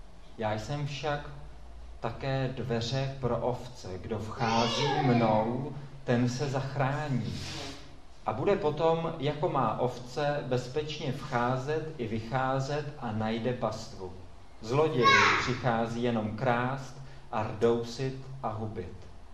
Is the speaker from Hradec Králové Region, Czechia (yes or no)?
no; Husinec, South Bohemian Region, Czechia; Vyrostl jsem v Husinci. Z okna svého pokojíčku jsem se díval přímo do zahrady Husova domku.